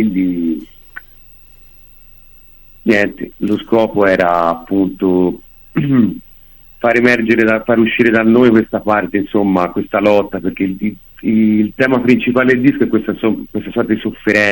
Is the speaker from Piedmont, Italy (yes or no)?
no; Tuscany, Italy; Siamo diciamo di provincia, quindi tra Arezzo e Firenze, paesini piccoli.